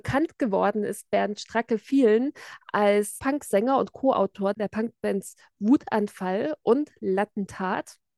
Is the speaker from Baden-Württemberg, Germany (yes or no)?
no; Saxony, Germany; now in Chemnitz, Germany; ich stamme aus dem Erzgebirge und bin freie Kultur- und Lokaljournalistin und Moderatorin. Meine Wirkstätte ist Südwestsachsen und meine Wahlheimat ist Chemnitz.